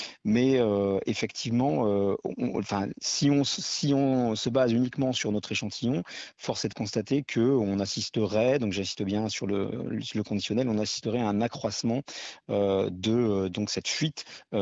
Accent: France; je suis français ou française, mais je suis aussi d'origine musulmane ou d'origine arabe ou de culture musulmane.

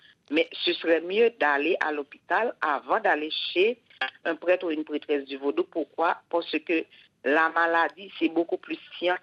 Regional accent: Haiti; chez nous en Haïti

